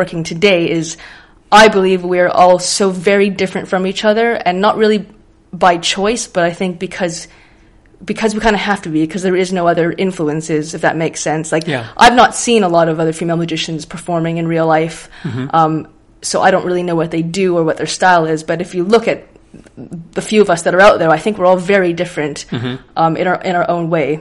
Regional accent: Canada; He was performing at a street festival in my hometown in Canada

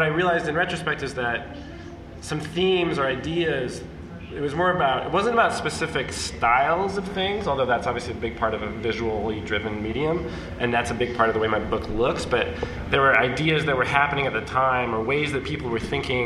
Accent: West Coast, United States; I grew up on the West Coast where like, you know, Jewish culture and Jewish people aren't as visible

